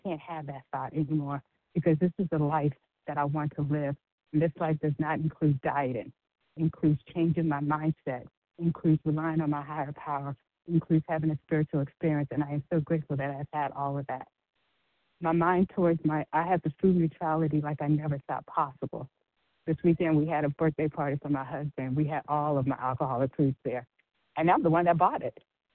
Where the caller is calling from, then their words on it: Georgia, United States; I am calling from Georgia.